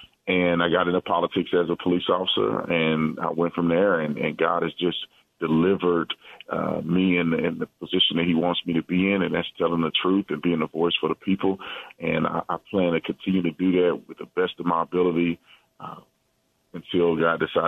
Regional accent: Fort Worth, Texas, United States; Yeah, I'm from Fort Worth, Texas. Yeah, I grew up in an inner city and in a black community. My father was a firefighter.

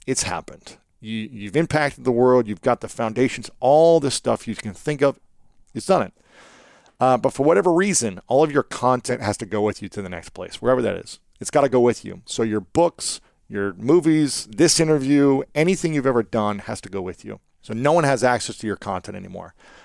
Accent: Ohio, United States; told I wasn't allowed to be vulnerable as a young man growing up in Ohio, in the Midwest.

